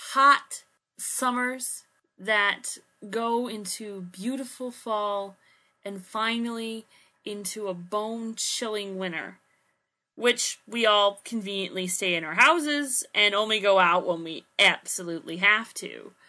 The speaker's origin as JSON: {"language": "English", "town": "Buffalo", "region": "New York", "country": "United States", "tie": "born or raised there", "also_born_or_lived": "Winchester, Virginia", "said": "I'm 25 years old, and I've lived in this area for most of my life. I was born in Winchester, Virginia, which is about as far away as you can get from Buffalo."}